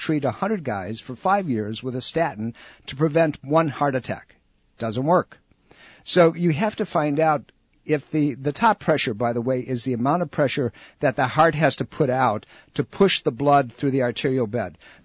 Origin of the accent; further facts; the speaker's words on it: Sicily, Italy; now in United States; I'm from the Rock. I'm from that island of Sicily, right? My family's I'm first generation of this country.